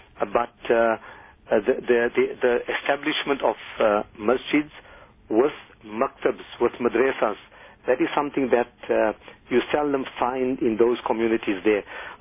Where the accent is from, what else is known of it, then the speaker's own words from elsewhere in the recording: South Africa; But still, we, as the South African Muslims, of course, Islam is long here in South Africa, over 300 years.